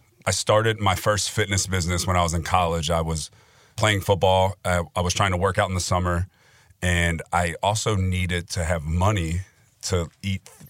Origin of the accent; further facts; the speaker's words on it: Cincinnati, Ohio, United States; getting invited to do a couple workouts for the Cincinnati Bengals, which is really cool because that's my hometown team.